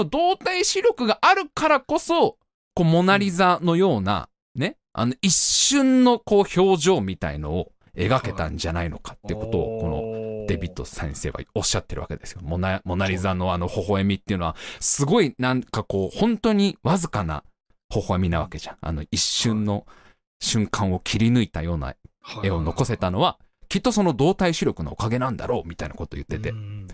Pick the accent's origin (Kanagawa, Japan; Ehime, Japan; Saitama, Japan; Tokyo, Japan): Saitama, Japan; Tokorozawa; 僕は埼玉県所沢市出身ですから、